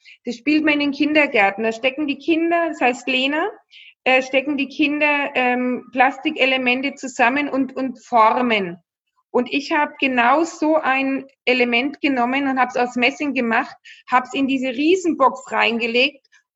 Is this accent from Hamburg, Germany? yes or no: no; Nuremberg, Bavaria, Germany; ich komme aus Nürnberg